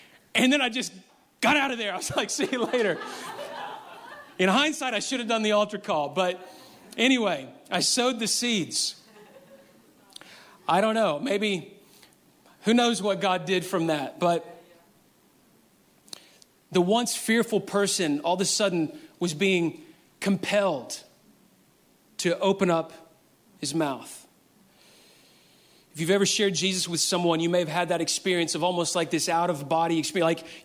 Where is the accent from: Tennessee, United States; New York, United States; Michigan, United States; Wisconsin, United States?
Tennessee, United States; Memphis; And this was in my hometown of Memphis.